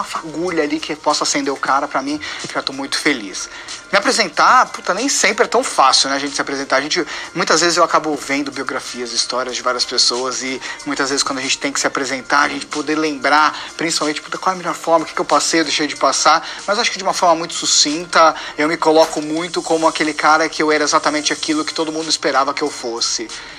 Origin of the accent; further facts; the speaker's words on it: São Paulo, Brazil; born there; com 34 anos, eu nasci em São Paulo